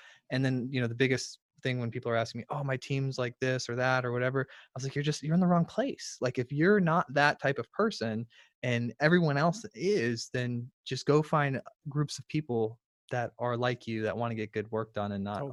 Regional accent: Florida, United States; Yeah, I'm from Florida. I'm in Florida and I'm wearing my Columbia jacket.

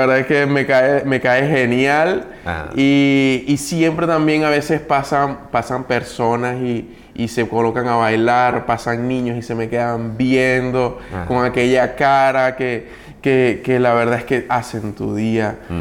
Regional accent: Venezuela; soy venezolano

